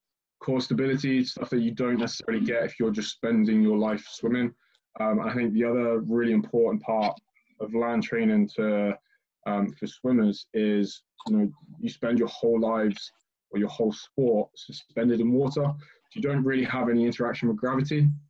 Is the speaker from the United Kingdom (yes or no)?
yes; England, United Kingdom; Because growing up in England, everyone who wants to be an S&C or sports tends to want to go into football.